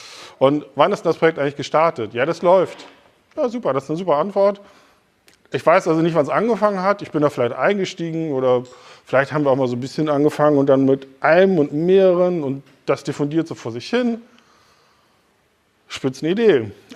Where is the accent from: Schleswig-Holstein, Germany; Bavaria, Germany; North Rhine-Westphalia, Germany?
Schleswig-Holstein, Germany; Lübeck; moved away as an adult; now in Hamburg, Germany; komme aus Hamburg, bin gebürtig aufgewachsen in Lübeck